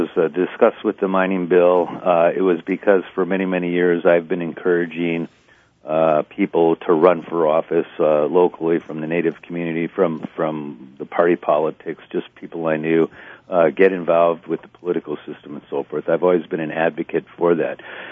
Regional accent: Wausau, Wisconsin, United States; also born or lived in Hayward; And me showing back up in Wausau, which was my hometown, and saying, look at, everyone knew I lived in Hayward

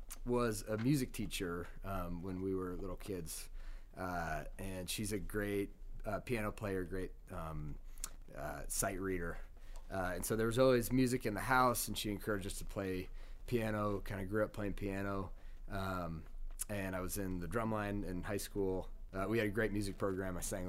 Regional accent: Grand Rapids, Michigan, United States; I grew up in Grand Rapids, Michigan.

